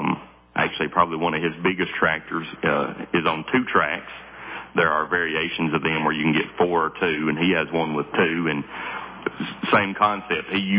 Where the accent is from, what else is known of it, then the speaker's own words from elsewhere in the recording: Alabama, United States; my great grandfather on the farm that I grew up in Alabama, he would have had all of those same tools